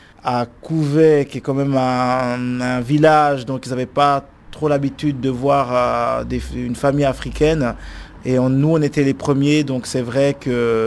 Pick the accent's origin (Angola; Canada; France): Angola; now in Neuchâtel, Switzerland; j'ai 25 ans, je suis originaire d'Angola et j'ai une boutique de vêtements à Neuchâtel.